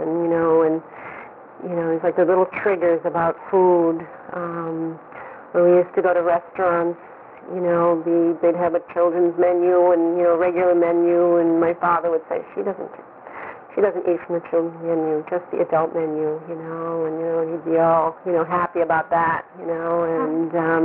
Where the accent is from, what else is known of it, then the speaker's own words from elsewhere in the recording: New York, United States; I was born in New York State in 1953. I was adopted as well as another baby by my mother and father. And, you know, we lived in a little town in New York State out in the country.